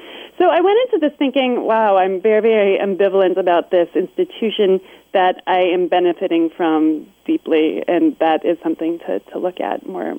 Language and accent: English; New York, United States; now in Florida, United States; I come from upstate New York, which is its own place. You know, it's cold and hilly, and Florida is incredibly hot and flat.